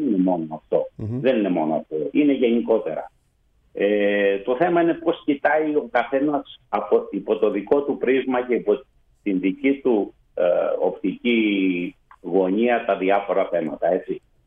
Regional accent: Thasos, Eastern Macedonia and Thrace, Greece; Η καταγωγή μου είναι από τη Θάσο.

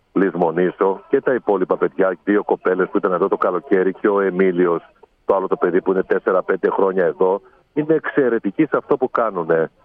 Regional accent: Thessaloniki, Central Macedonia, Greece; που είμαι άνθρωπος του κέντρου της Θεσσαλονίκης.

